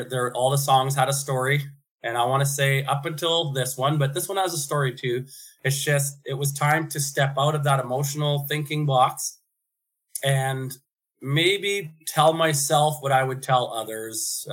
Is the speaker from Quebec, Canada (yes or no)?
no; Thompson, Manitoba, Canada; born there; I was born in Thompson, Manitoba, in the nickel mine city. And my uncles and family, my dad moved up there in the early 70s